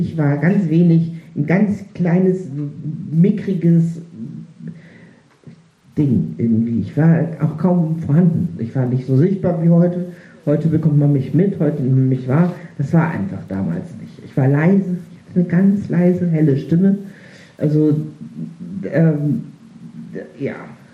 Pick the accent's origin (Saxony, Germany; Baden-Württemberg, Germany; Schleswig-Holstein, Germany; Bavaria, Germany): Schleswig-Holstein, Germany; Reinbek; Vielleicht ist es in der Provinz anders als in Hamburg. Ich bin in Rheinbeck aufgewachsen.